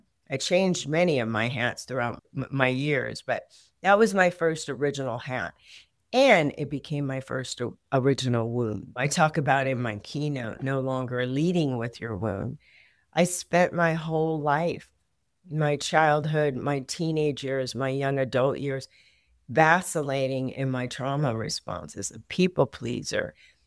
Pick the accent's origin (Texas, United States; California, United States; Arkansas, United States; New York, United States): California, United States; Los Angeles; I grew up in California, in Los Angeles, and as a child, on the outside, it would appear that I was very lucky